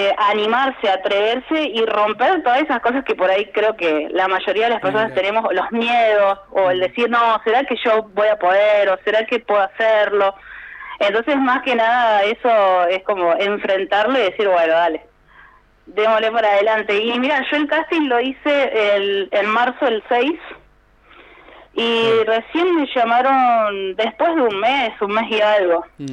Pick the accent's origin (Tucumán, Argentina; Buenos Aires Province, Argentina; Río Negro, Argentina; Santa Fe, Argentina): Río Negro, Argentina; Catriel; somos, bueno, de Catriel, por ahí estamos como medio alejados de todas estas oportunidades o posibilidades que por ahí los que viven acá en Buenos Aires es como más cercano